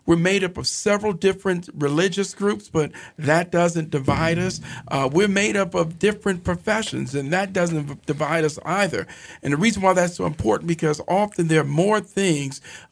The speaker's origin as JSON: {"language": "English", "town": "Richmond", "region": "California", "country": "United States", "said": "I'm from Richmond, California, the Bay Area"}